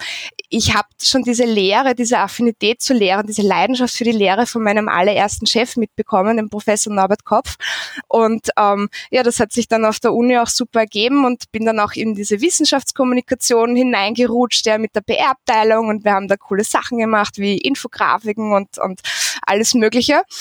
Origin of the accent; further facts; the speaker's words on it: Vienna, Austria; born there; Ich bin in Wien geboren, ich habe in Wien studiert, habe in Wien gearbeitet